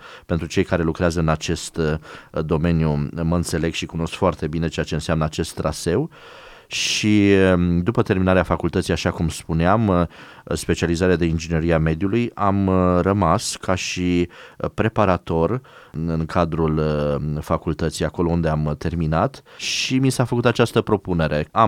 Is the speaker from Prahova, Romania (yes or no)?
no; Orăștie, Hunedoara County, Romania; am continuat studiile la un liceu în Orăștie, de unde sunt eu.